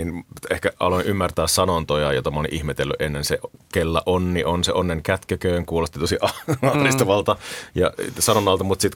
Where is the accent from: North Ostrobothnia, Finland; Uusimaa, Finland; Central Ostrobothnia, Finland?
North Ostrobothnia, Finland; Oulu; kun olin oululainen lapsi